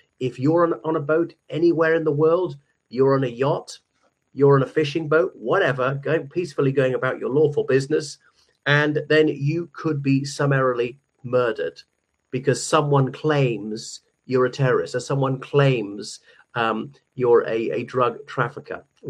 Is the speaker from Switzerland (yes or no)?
no; Ireland; from Ireland, and more horrifying news from the United States.